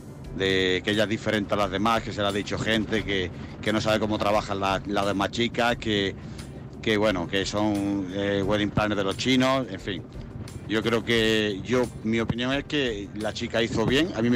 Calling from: Jaén, Andalusia, Spain

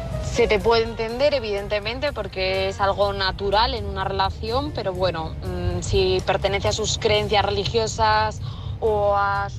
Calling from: Burgos, Castile and León, Spain; de Burgos y voy a mandar un saludo en especial

